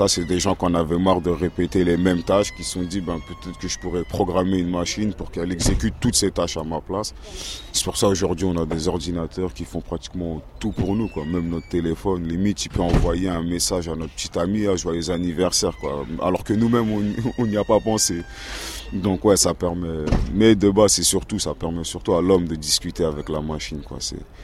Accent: Villeneuve-la-Garenne, Île-de-France, France; j'ai 26 ans. Je suis de Villeneuve-la-Garenne en formation au pôle solidaire depuis janvier.

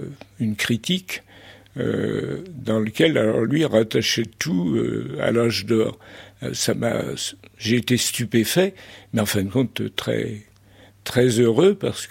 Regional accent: Brittany, France; quand on est un petit breton, oui, on dirait, arrière-petit-fils de fermier et de paysan vannetais

